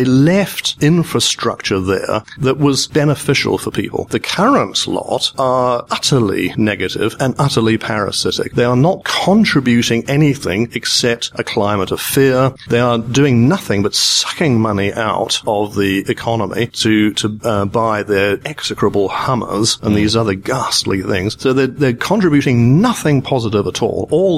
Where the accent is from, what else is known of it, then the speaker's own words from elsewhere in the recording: Kenya; born there; I was born in Kenya. I was born in Kenya when it was a British colony, which is where this accent comes from.